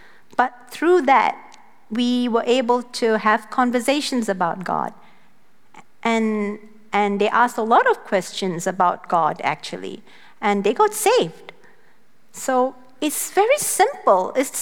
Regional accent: Singapore; Well, I'm Indian. My dad is from India. I'm from Singapore, but I'm Indian.

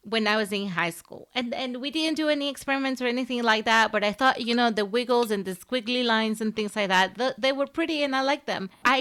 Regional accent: Venezuela; growing up in Venezuela, the best opportunity that I ever had is that I saw myself represented everywhere.

